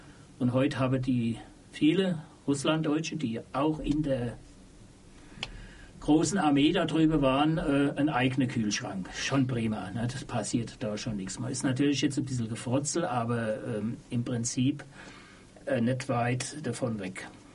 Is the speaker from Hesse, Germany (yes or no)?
yes; Frankfurt, Hesse, Germany; ich komme aus Frankfurt, Unterliederbach, vielleicht weiß das jemand, wo das ist